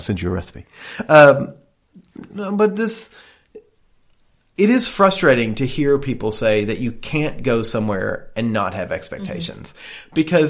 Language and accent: English; the South, United States; I'm from the South. Dessert is gravy.